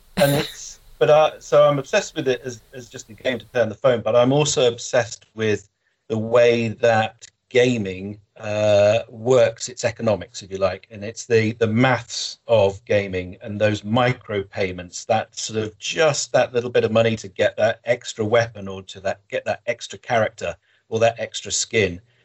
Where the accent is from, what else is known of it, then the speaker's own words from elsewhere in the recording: Bromsgrove, West Midlands, United Kingdom; When I was growing up in Bromsgrove, listening to the radio underneath the duvet, you had to remember the frequencies.